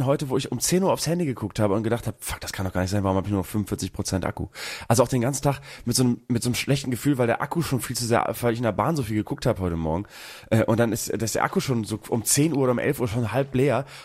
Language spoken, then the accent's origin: German; Bremen, Germany; Wertstoffhof. Und Recyclinghof, hat man bei uns in Bremen gesagt.